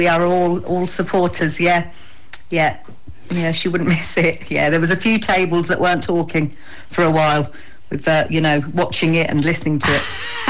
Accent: Ireland; I suppose, it's important to me, being Irish, yeah.

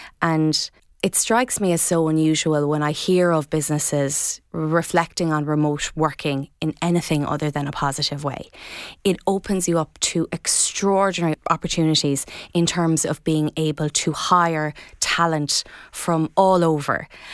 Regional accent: Tralee, Munster, Ireland; also born or lived in Dublin; I'm originally from Tralee. I recently relocated back here after 20 years in Dublin

